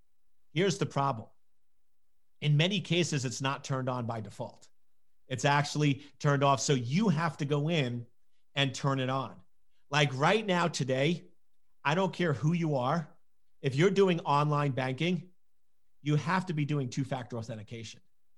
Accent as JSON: {"language": "English", "region": "Scotland", "country": "United Kingdom", "said": "I'm Scottish, so we call her Nana."}